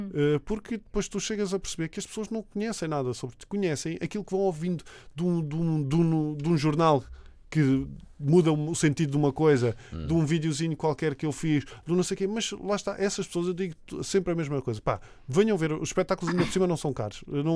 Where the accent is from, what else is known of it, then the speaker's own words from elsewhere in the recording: Alentejo, Portugal; Como sou alentejano, comia muito porco e borrego e cabrito.